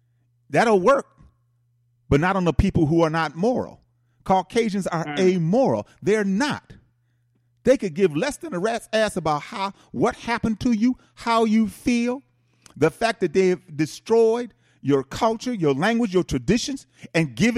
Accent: Milwaukee, Wisconsin, United States; In fact, I'm from Milwaukee.

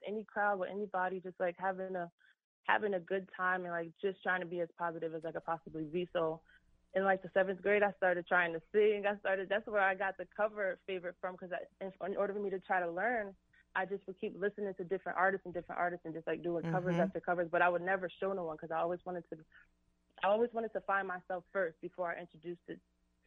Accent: Allentown, Pennsylvania, United States; Well, I've been singing since I was a kid. I grew up in Allentown.

